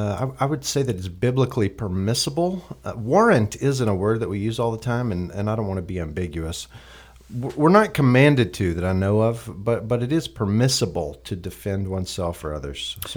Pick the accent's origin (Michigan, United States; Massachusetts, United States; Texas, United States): Texas, United States; I'll also share that I was raised in Texas